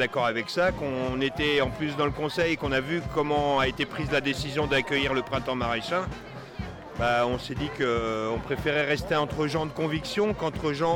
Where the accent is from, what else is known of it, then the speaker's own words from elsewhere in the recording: La Rochénard, Nouvelle-Aquitaine, France; On vient de La Rochénard dans le 79.